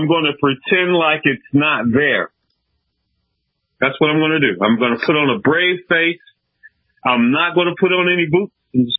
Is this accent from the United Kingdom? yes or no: no; Detroit, Michigan, United States; And you're probably not surprised since I'm from Detroit.